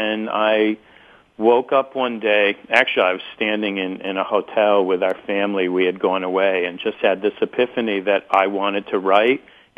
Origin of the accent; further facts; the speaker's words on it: Vermont, United States; I grew up in Vermont, which is true, and I grew up in a Jewish home, and we didn't have Christmas trees.